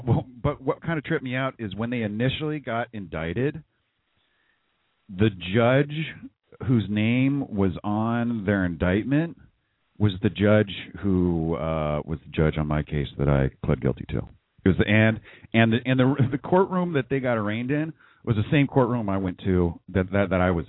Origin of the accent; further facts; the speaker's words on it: California, United States; I lived here in California. I grew up in California, lived here my whole life.